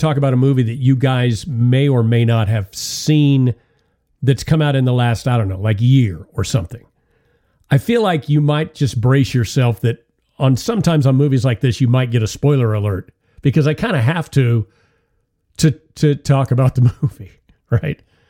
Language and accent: English; Bible Belt, United States; And it was especially a real thing, like I said, where I grew up in the Bible Belt.